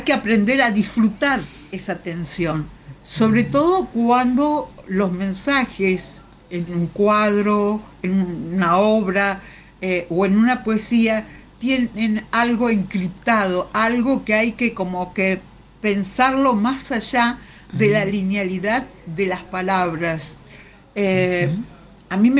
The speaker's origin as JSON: {"language": "Spanish", "town": "Paraná", "region": "Entre Ríos", "country": "Argentina", "tie": "born there", "also_born_or_lived": "Buenos Aires", "lives_now": "Baradero, Argentina", "said": "Yo nací en Paraná, uh-huh. llegué muy jovencita a Buenos Aires, estudié, trabajé toda mi vida, me jubilé en Buenos Aires uh-huh. y ahora resido en Baradero, que es como la otra orilla del lado del Paraná."}